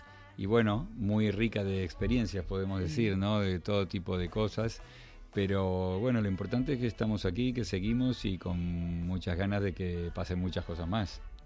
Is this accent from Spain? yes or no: no; Argentina; yo recuerdo cuando era pequeño en Argentina